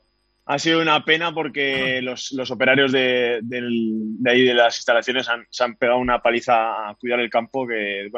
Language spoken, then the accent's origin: Spanish; Madrid, Community of Madrid, Spain; yo soy de Madrid